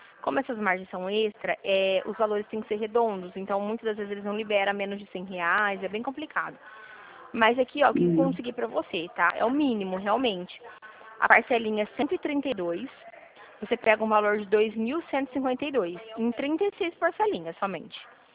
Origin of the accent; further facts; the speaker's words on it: Dracena, São Paulo, Brazil; Eu sou de Dracena. É pertinho. Fica uns quilômetros aí. Sou de Dracena. Eu trabalho aqui em Dracena.